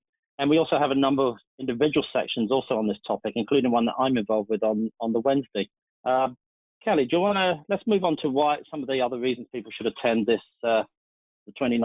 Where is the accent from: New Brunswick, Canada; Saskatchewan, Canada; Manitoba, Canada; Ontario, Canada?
Ontario, Canada; Toronto; But first, let me say a few things about Toronto, my hometown. It's kind of nice to finish my role as the program chair at home.